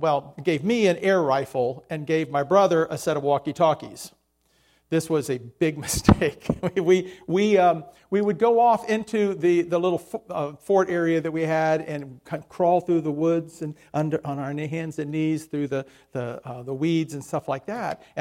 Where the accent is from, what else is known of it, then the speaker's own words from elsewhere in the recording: Miami, Florida, United States; growing up in Miami, we had forts, a lot of forts.